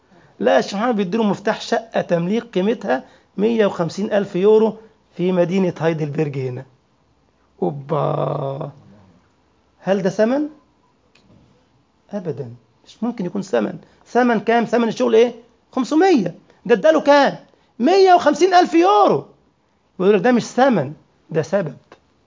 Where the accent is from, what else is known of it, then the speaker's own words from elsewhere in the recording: Egypt; الشيخ محمد راجل ثري من الأعيان عندنا في مصر